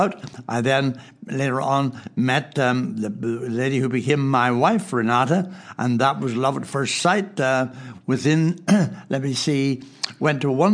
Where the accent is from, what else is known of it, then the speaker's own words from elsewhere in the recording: Ireland; accent: Irish; Well, the question, will he understand me with my Irish accent?